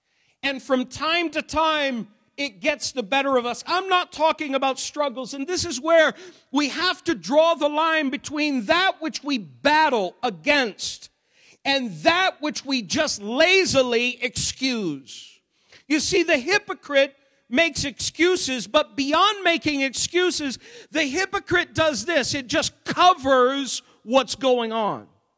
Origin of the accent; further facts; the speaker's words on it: Maine, United States; I grew up in Maine.